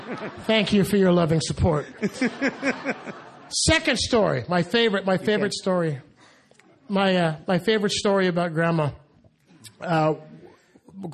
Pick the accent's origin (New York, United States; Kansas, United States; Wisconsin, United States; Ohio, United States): Ohio, United States; Akron; born there; I was born in Akron, Ohio, and we didn't know really any white people